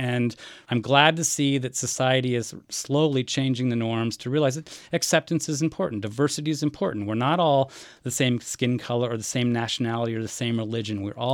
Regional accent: Ohio, United States; born there; My grandfather was the mayor of the town I was born in Ohio for 43 years.

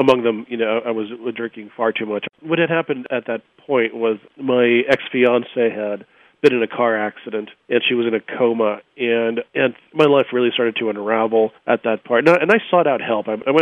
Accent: Brownsville, Texas, United States; now in Seattle, United States; It was all about growing up in Texas, in South Texas in particular, in Brownsville, and straddling those two worlds.

